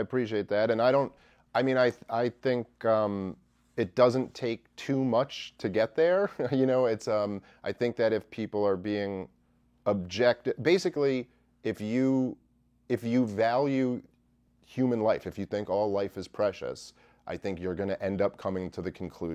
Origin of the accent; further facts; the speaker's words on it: New York City, New York, United States; I grew up in New York City.